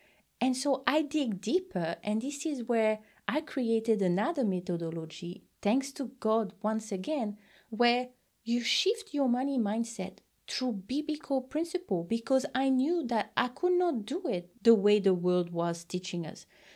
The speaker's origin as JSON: {"language": "English", "country": "French Polynesia", "said": "And I come from Tahiti, a small island where it's always warm."}